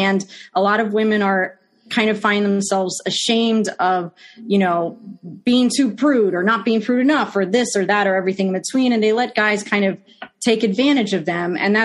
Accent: Arlington, Virginia, United States; And I'm from Arlington, Virginia. So I'm like, yes, my hometown likes me

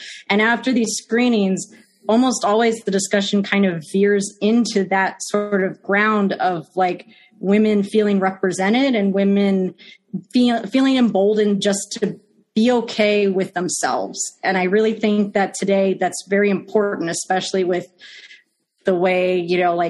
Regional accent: Arlington, Virginia, United States; And I'm from Arlington, Virginia. So I'm like, yes, my hometown likes me

